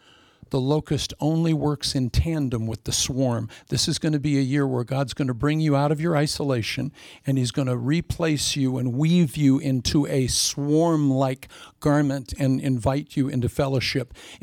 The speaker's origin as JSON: {"language": "English", "region": "Midwest", "country": "United States", "tie": "born or raised there", "said": "I was raised in the Midwest. We had locust swarms come in."}